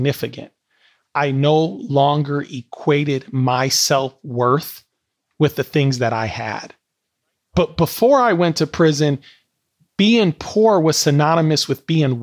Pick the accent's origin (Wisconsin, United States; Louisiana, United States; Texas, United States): Wisconsin, United States; because I knew I'm from Wisconsin and I was going to have to take public transportation.